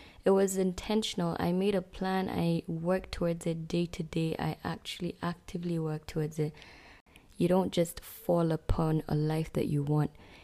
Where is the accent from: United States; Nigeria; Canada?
Nigeria; Abuja, Federal Capital Territory; also born or lived in Maiduguri; I'm semi-fluent in Kanuri. I lived in Maiduguri till I was about 5. Then I moved to Abuja, where I did my primary and secondary school there.